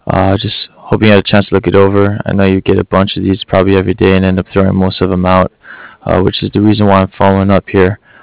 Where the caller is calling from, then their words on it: Cardiff, Wales, United Kingdom; I'm calling from Cardiff. C-A-R-D-I-F-F.